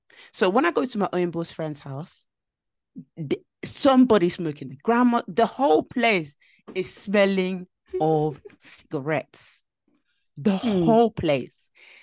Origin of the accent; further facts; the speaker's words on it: London, United Kingdom; Because I grew up in East London, it was very, very rough, but it wasn't like, because like when people hear that I grew up in Plaster, they say, huh, they shout.